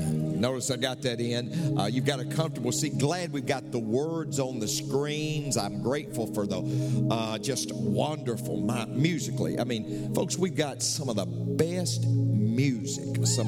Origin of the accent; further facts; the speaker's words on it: Tennessee, United States; Yeah, see, I'm from Tennessee.